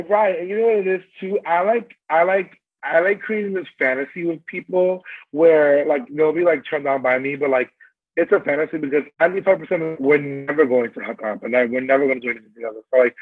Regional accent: Bronx, New York, United States; Coming from being born and raised in the Bronx

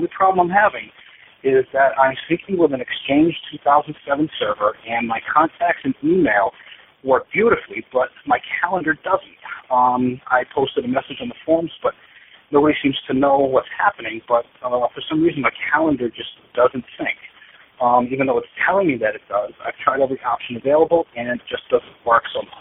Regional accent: East Providence, Rhode Island, United States; I'm from East Providence, Rhode Island.

